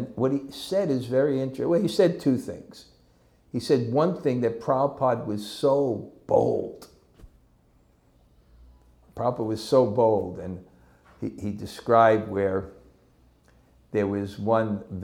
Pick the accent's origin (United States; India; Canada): India; I think one thing that helped me in my spiritual life was growing up in India. You can imagine, I went there in 1976, didn't know really anything